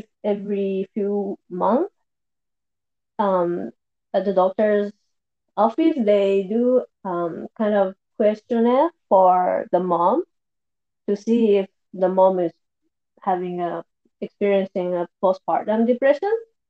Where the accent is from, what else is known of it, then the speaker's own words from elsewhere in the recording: Japan; English is a second language; now in L'Assomption, Canada; I am originally from Japan, but now I live in Canada. I have lived in different places in Canada, but now I'm settled in the province of Quebec. We are in a small town called L'Assomption. It's between Montreal and Quebec City.